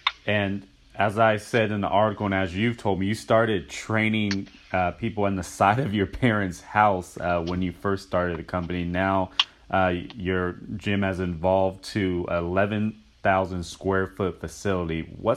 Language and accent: English; California, United States; As you're well aware, I'm from California, so I have that Cali blood in me, so I'm not used to the snow.